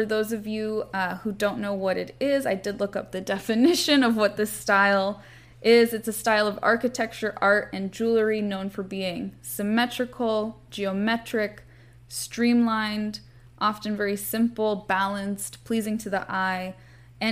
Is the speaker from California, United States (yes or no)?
yes; Santa Monica, California, United States; I'm from Santa Monica, so I grew up going by this very iconic bright blue and yellow Art Deco building on the coast, essentially.